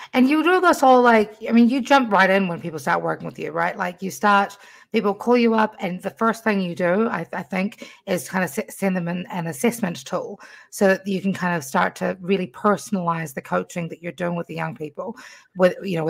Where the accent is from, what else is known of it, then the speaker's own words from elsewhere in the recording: New Zealand; I grew up in New Zealand, and I'm a very multicultural human being, being Fijian, American, Persian, Kiwi, and, you know, obviously American, you know, Norwegian as well